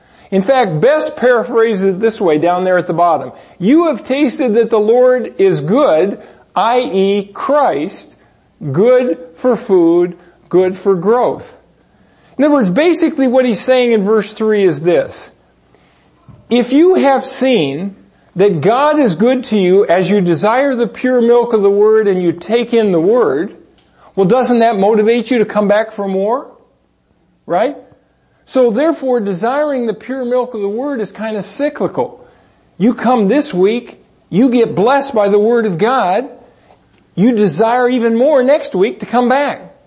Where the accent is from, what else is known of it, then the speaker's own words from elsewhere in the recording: California, United States; And for me, I grew up out here in California